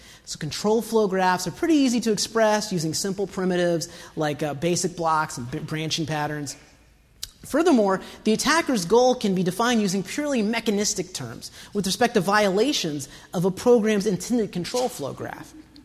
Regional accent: Georgia, United States; I grew up in the South, okay?

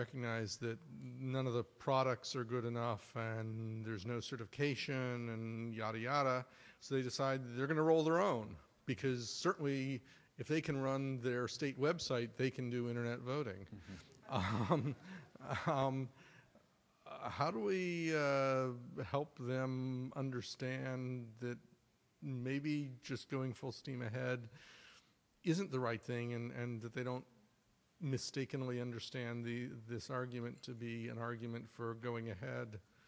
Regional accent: Virginia, United States; There are states like my home state of Virginia who want this so badly

